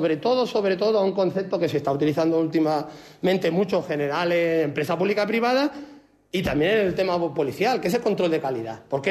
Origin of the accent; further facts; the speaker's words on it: Canary Islands, Spain; que yo soy canario, se tuvo que ir de Gran Canaria